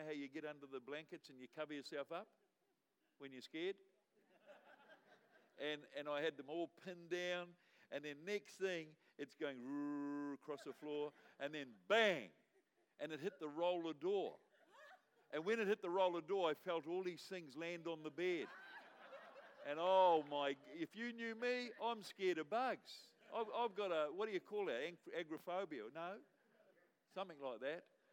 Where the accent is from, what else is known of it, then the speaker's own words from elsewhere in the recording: New Zealand; But I'm a Kiwi.